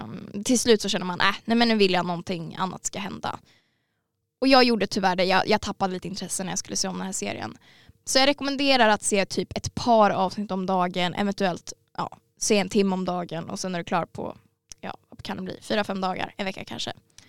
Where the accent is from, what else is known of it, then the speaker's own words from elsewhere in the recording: Skåne, Sweden; accent: Scanian; Ursäkta min skånska.